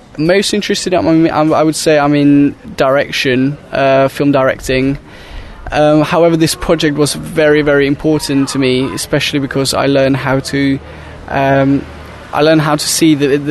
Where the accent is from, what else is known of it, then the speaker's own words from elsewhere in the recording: Slovakia; I'm 21 years old and I'm from Slovakia.